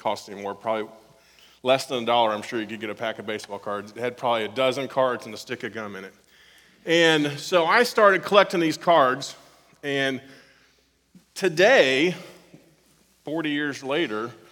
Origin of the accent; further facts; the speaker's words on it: Kansas City, Missouri, United States; born there; I grew up, or I was born in Kansas City, Missouri, and so when I started collecting them, I was a fan of the Royals